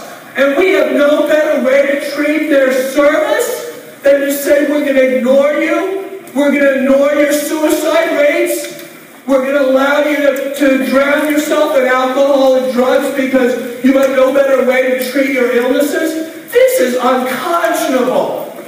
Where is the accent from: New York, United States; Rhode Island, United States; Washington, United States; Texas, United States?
Rhode Island, United States; And I came from Rhode Island. I represent CVS.